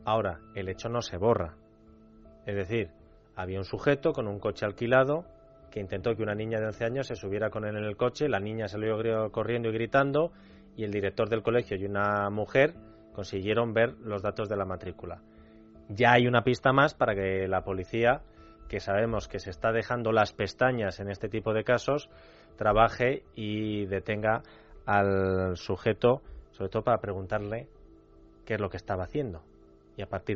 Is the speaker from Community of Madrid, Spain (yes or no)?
yes; Cercedilla, Community of Madrid, Spain; Bueno, luego me cuentas qué hacía Salvador Victoria en mi pueblo.